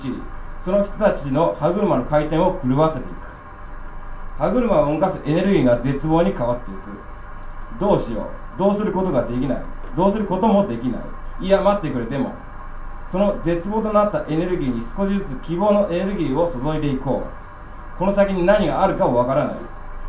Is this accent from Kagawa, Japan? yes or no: no; Nagano, Japan; 今日長野県から来ました